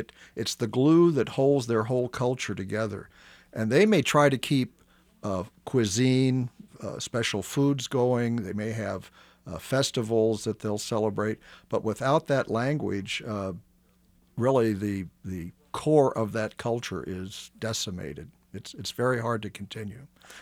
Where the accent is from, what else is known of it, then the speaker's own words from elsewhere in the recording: St. Louis, Missouri, United States; I grew up in St. Louis.